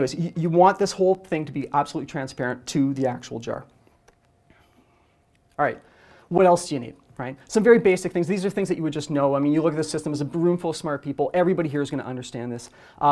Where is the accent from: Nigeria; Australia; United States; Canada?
Canada; I'm Canadian, if you hadn't guessed.